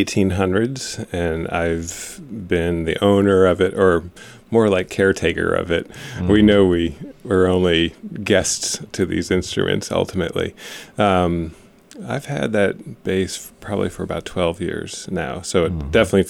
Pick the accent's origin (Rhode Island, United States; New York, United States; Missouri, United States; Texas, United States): Rhode Island, United States; Warwick; born there; I do. I was born in Warwick, Rhode Island.